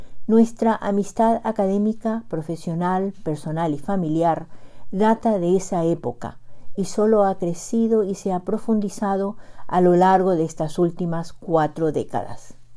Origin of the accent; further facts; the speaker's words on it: Paraguay; now in Bedford, United States; nuevamente llego hasta ustedes desde Bedford, Massachusetts, con otro relato de la producción narrativa de mi tierra colorada, Yeretami, Paraguay, país corazón de América del Sur.